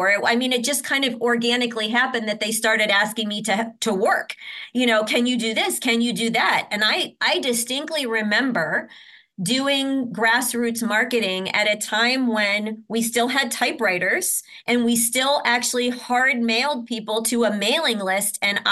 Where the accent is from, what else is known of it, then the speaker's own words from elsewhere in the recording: Ohio, United States; I grew up in Ohio. I still lived in Ohio